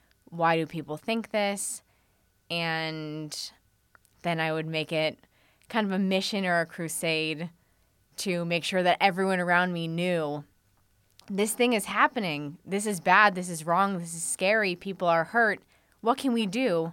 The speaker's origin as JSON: {"language": "English", "town": "Toledo", "region": "Ohio", "country": "United States", "tie": "born or raised there", "said": "Yeah, I was born in Toledo. I still live in Toledo. Born and raised."}